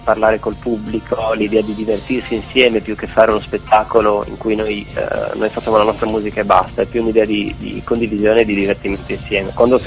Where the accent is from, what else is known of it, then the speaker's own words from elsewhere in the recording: Friuli-Venezia Giulia, Italy; Pensiamo di suonare un po' in tutte le betole del Friuli, perché noi siamo friulani.